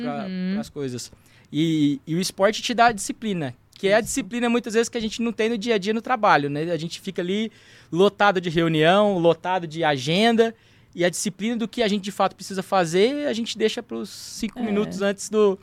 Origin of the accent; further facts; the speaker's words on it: Mococa, São Paulo, Brazil; Eu cresci aqui, nasci aqui em São Paulo, mas cresci no interior, então por isso um pouco do sotaque, né? Lá em Mococa, a terra da vaquinha, né?